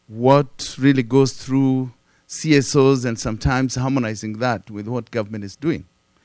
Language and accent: English; Kenya; I'm from Kenya.